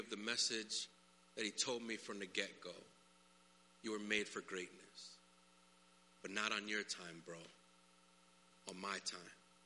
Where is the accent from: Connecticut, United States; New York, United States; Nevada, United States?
Connecticut, United States; Said, no way, I'm from Connecticut.